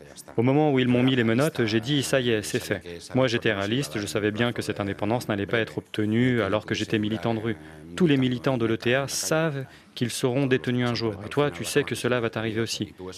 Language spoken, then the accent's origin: French; Basque Country, Spain; Là où je suis né, là où j'ai grandi, là où j'ai fait ma vie avant d'aller en prison, c'est un gros bourg près de Bilbao avec au moins 50 000 habitants.